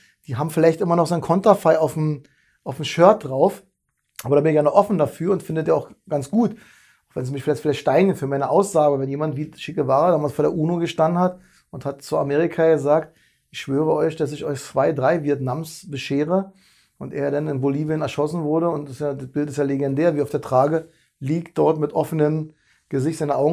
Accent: Berlin, Germany; Bei uns in Berlin, Berlin Synagoge, Oranienburger Straße

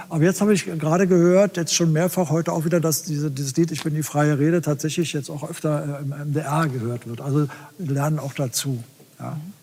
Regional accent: Berlin, Germany; Und ich komme ja aus West-Berlin, ich habe sowas nie gehabt.

